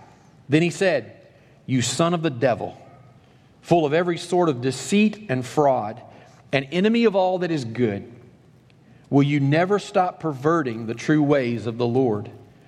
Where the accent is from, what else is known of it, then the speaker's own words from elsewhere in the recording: Kentucky, United States; that's not just because I'm from Kentucky